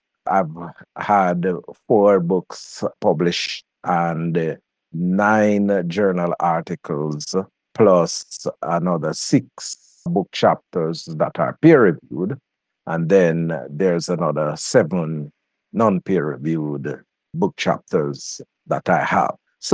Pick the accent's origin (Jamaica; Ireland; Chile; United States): Jamaica; Baileysville; born there; I was born in Jamaica in a rural community called Baileysville some 55 years ago.